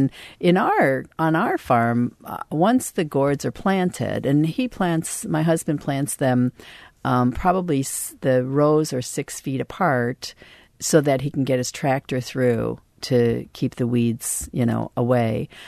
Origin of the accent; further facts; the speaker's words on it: California, United States; What I said was I'm from California, and in California, if I didn't have them in March, then I would panic.